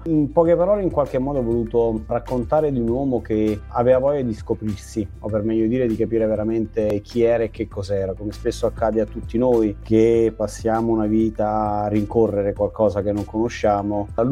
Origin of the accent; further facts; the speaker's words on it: Benevento, Campania, Italy; io vengo da Benevento, per cui in qualche modo ho definito Benevento il secondo luogo